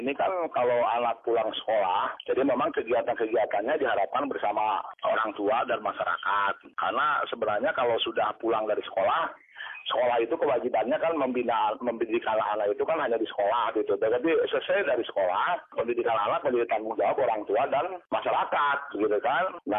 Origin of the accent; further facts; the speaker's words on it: Lampung, Indonesia; Misalnya di daerah saya di Lampung begitu kan ya.